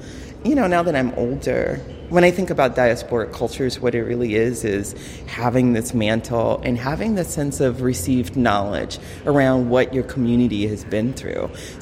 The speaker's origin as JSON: {"language": "English", "town": "Chicago", "region": "Illinois", "country": "United States", "tie": "born or raised there", "lives_now": "Seattle, United States", "said": "I grew up in Chicago, and Seattle is actually, in terms of just experientially, the only time that I lived in a place where I was a real racial minority."}